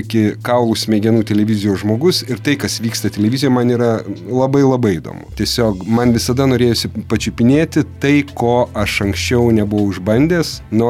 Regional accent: Samogitia, Lithuania; šiaip aš nesu dzūkas, aš esu žemaitis

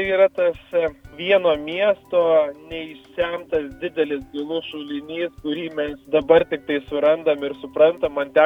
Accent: Alytus, Alytus County, Lithuania; sekmadienį labai dažnai beveik kiekvieną būna Alytuje. Ir stengiamės sutikti tuos, kurie dar yra mūsų gimtajame mieste

